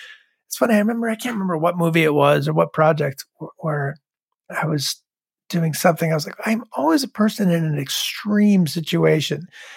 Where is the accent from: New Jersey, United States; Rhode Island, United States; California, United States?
Rhode Island, United States; You know, I was growing up in Rhode Island and I didn't know anyone who did that.